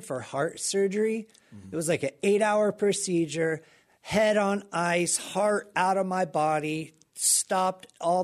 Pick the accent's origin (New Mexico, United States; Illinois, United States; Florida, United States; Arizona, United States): Florida, United States; Pensacola; Pensacola, Florida.